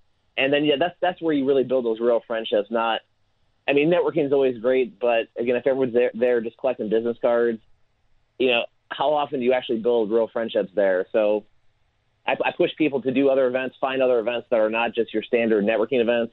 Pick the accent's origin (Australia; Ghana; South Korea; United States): United States; Indiana; now in Florida, United States; So I'm from Indiana, and I moved to Florida, 6 years ago.